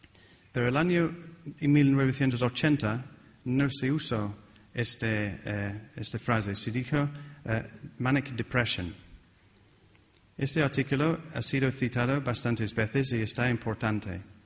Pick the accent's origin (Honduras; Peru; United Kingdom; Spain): United Kingdom; East Midlands; Spanish is a second language; Yo vengo de muy cerca de Nottingham, de Sherwood Forest.